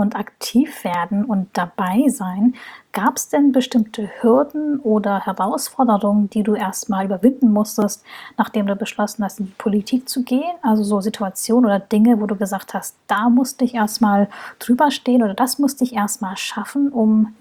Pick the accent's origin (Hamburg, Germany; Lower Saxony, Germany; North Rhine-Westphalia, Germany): Hamburg, Germany; Wenn ich als Hamburger Nordlicht an Neukölln denke